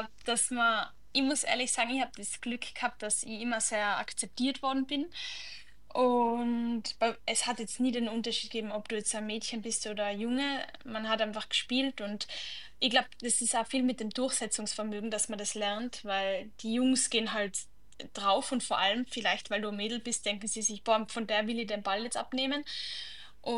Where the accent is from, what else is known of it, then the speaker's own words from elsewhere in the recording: Zirl, Tyrol, Austria; Genau, also ich komme ja aus Tirol, aus dem wunderschönen Dorf Zirl. Das ist ungefähr 15 Minuten von Innsbruck entfernt.